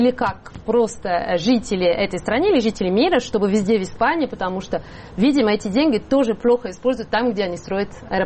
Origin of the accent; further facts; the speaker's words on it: Switzerland; Я сама из Швейцарии, это страна, которая очень часто упоминается